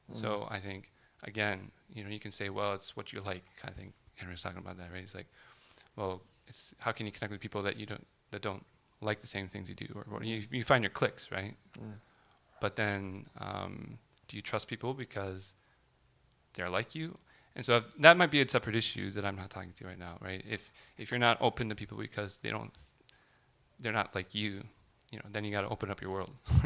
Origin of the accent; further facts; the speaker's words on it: Japan; As you know, I grew up overseas and I grew up in Japan.